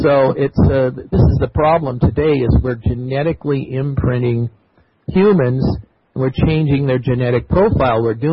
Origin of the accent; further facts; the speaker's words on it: California, United States; I'm here from California, and I'm happy to be sharing with you.